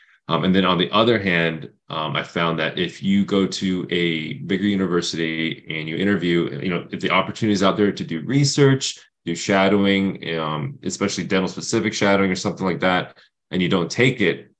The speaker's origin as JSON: {"language": "English", "region": "Florida", "country": "United States", "tie": "born or raised there", "also_born_or_lived": "Minnesota", "said": "I was born in Minnesota and raised in Florida. So kind of two polar opposites."}